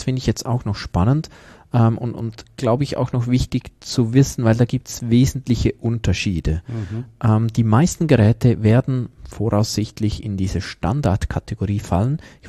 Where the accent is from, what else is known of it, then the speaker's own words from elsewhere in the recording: Switzerland; Gut, die sind in der EU, aber ja, wir sind ja Schweizer